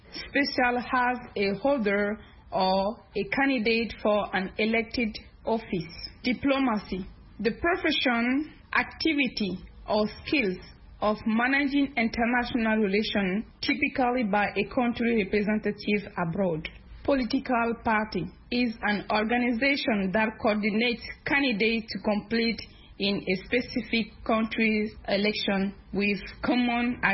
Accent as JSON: {"language": "English", "region": "Bamako", "country": "Mali", "said": "I am from Bamako in Mali."}